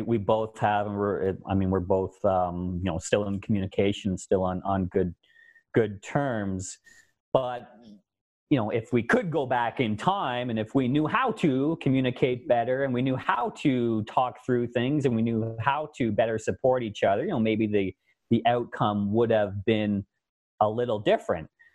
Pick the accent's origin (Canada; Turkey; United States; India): Canada; Kingston, Ontario; moved away; I grew up sailing in Kingston, Ontario. Then I moved out west.